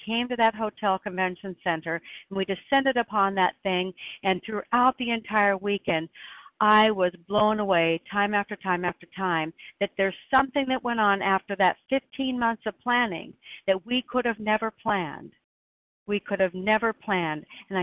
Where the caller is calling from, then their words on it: Oregon, United States; I'm calling in from Oregon.